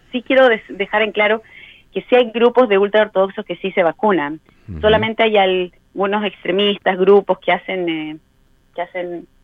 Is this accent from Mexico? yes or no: no; Chile; now in Israel; Bueno, soy chilena.